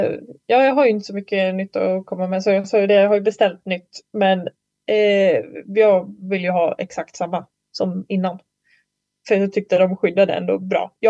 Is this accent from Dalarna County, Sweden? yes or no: yes; Dalarna County, Sweden; jag är ju uppväxt i Dalarna, och då hade vi Falukuriren hemma när jag var barn